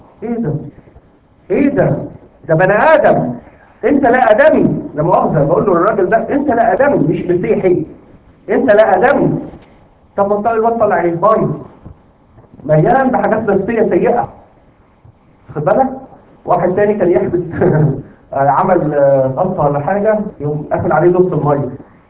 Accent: Egypt; في بنت كانت البنت دي في اعداديه، بنت عندنا في مصر.

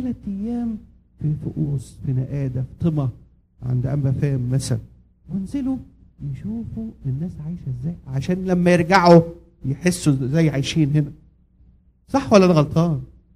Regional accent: Egypt; now in Nashville, United States; يمكن هنا احنا مصريين في ناشفيل لكن مدلعين الاولاد بطريقه زياده

